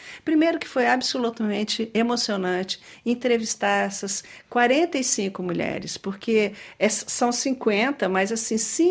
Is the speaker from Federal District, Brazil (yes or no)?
yes; Brasília, Federal District, Brazil; eu sou brasiliense, eu já sou primeira geração